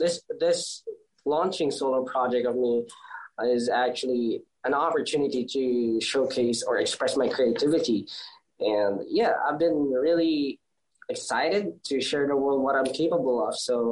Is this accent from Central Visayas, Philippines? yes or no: no; Manila, Metro Manila, Philippines; I'm from Manila. It's the Luzon, or the kind of north part of the Philippines.